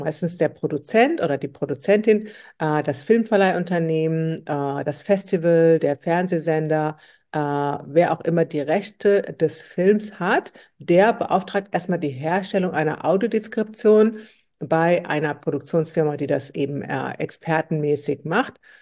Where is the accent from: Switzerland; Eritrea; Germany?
Eritrea; Die war auch aus Eritrea, so wie ich, bin auch aus Eritrea.